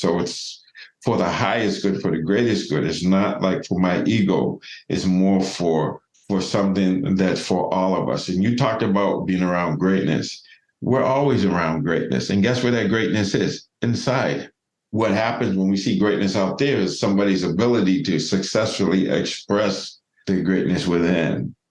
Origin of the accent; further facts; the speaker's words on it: Boston, Massachusetts, United States; So obviously I grew up in Boston, and so I watched him play his whole career.